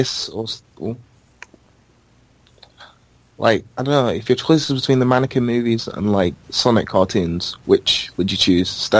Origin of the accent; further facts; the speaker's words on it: United Kingdom; I'm not rude. I'm British.